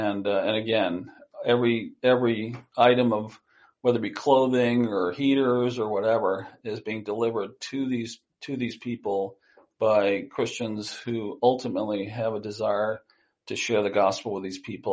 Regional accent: Connecticut, United States; moved away as an adult; Personally, I grew up in Connecticut. And I went to California when I was 19 years old.

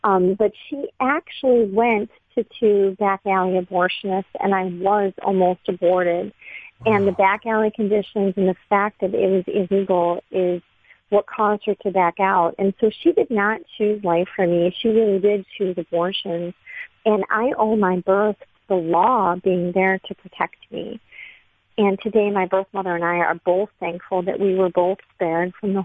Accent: Michigan, United States; First of all, I'm from Michigan, where we've never had a rape exception in a single law ever

